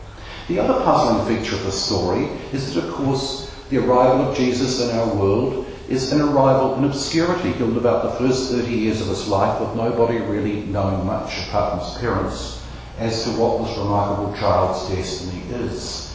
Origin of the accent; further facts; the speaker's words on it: Iran; I come from Persia, from the hinterlands of that amazing land.